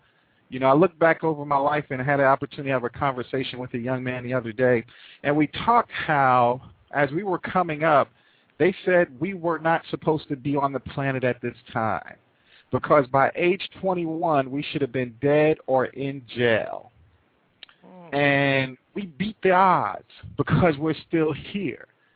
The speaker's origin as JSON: {"language": "English", "town": "New York City", "region": "New York", "country": "United States", "tie": "born or raised there", "said": "growing up in the Bronx, New York City, while it was the murder capital of the world, I didn't have a huge outlook for life. You know, where I was growing up and where I came from"}